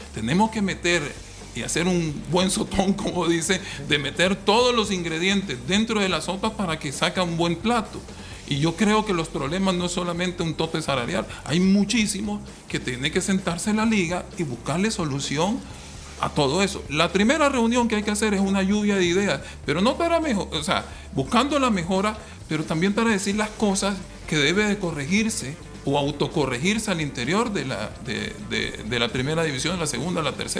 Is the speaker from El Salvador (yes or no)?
yes; El Salvador; Y me incluyo yo porque soy salvadoreño.